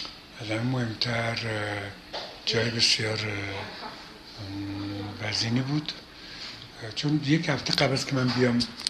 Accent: Iran; moved away; بعد که از ایران بیرون اومدم و اون ترانزیشن از ایران بیرون اومدم تا به نیویورک رفتن

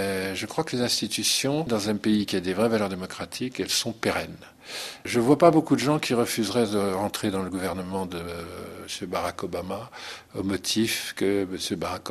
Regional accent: Benin; Je suis béninois, mes enfants comme mes pères habitent au Bénin, et on y est très actifs dans ce pays.

